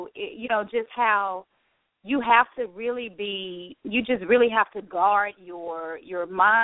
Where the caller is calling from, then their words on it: Brentwood, Tennessee, United States; I'm actually calling from Tennessee, Brentwood, Tennessee.